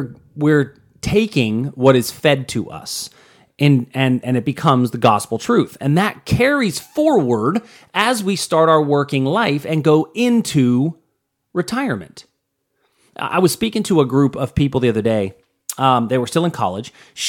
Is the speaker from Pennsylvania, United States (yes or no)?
yes; Pittsburgh, Pennsylvania, United States; I grew up in Pittsburgh, right?